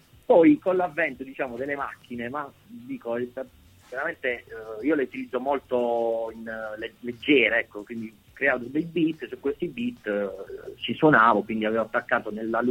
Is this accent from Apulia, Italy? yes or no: yes; Mola di Bari, Apulia, Italy; io sono di Mola di Bari, e Niccolò è di Capurso, che sono due paesi a 15-20 km più o meno da Bari